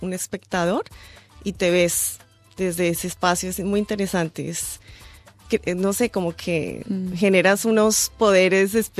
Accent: Colombia; ahora que recién llego de Colombia y siento que es increíble la manera como uno puede observarse como colombiano

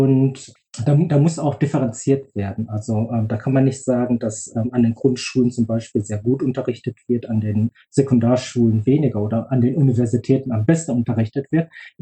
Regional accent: Bochum, North Rhine-Westphalia, Germany; German is a second language; Ich bin ein Kind des Ruhrgebiets. Ich bin aus Bochum und habe dort den Großteil meines Lebens verbracht, also den Kindergarten besucht

